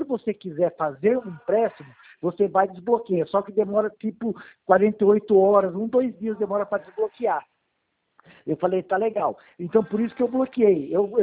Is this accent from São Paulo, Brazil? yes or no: yes; Osasco, São Paulo, Brazil; now in Itatiba, Brazil; Na verdade, eu sou de Osasco. Agora estou morando em Itatiba, né?